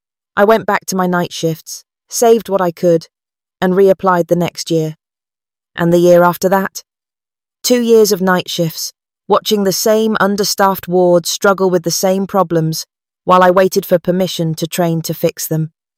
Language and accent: English; Southall, London, United Kingdom; I'm 28, and I live in Ealing Central and Acton. I grew up in Southall in a family of teachers